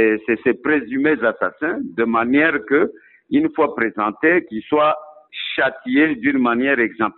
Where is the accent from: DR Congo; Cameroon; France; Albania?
DR Congo; North Kivu; parce que chez nous, en Nord Kivu, il n'y a pas de journaux quotidiens